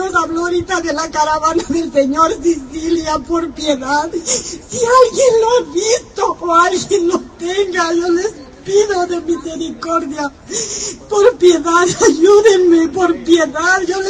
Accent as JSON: {"language": "Spanish", "region": "Puebla", "country": "Mexico", "said": "yo no soy de acá, soy de Puebla."}